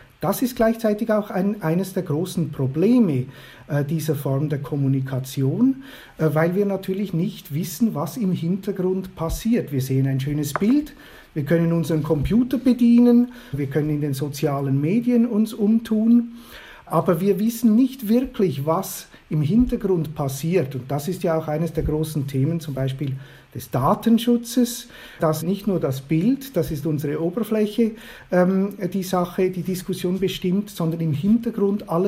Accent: Switzerland; Es ist ein Matterhorn und ich bin Schweizer. Das ist sozusagen die Erinnerung an meine ferne Heimat.

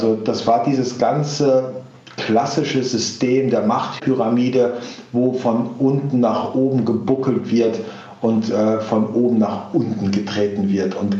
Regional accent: Lower Saxony, Germany; Ich wollte, ja, als Ostfriese, lieber tot als Sklave

